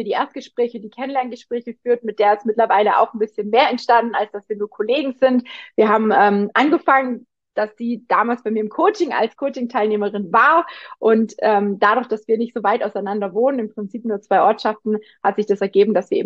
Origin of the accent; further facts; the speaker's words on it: Baden-Württemberg, Germany; moved away; Also bei uns, da wo ich herkomme, im Schwabenländle gibt es nicht groß viel Berge